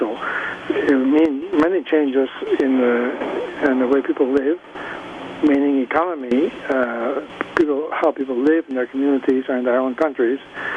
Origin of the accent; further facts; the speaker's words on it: Prince Edward Island, Canada; born there; now in Quebec City, Canada; I come from a co-op background also. I was born in the Cajun region in PEI, which is all co-op when I was young.